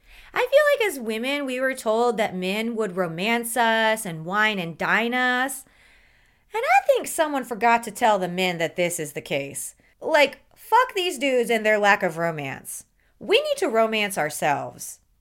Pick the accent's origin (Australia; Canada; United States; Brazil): United States; the South; I grew up in the South.